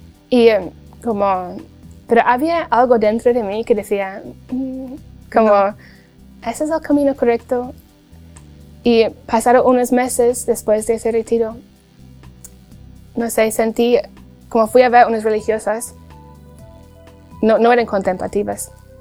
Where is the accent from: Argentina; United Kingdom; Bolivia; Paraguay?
United Kingdom; England; Spanish is a second language; Y yo por fuera, como buena inglesa, muy educada, dije, sí.